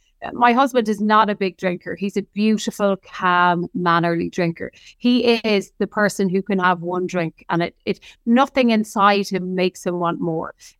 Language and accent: English; Ireland; So like, I'm Irish. We drink, right? The majority of people drink. We're internationally renowned for drinking.